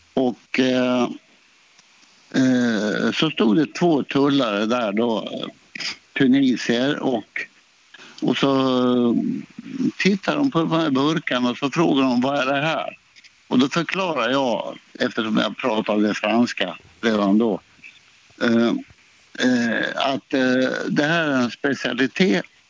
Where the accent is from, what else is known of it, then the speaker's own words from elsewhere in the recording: Norrland, Sweden; now in Helsingborg, Sweden; eftersom jag är från Norrland, så blev det så.